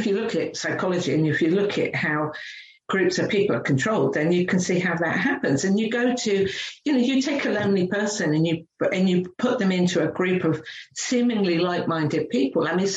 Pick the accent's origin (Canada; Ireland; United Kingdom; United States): United Kingdom; England; I'm a real working class girl. That's how I grew up in England.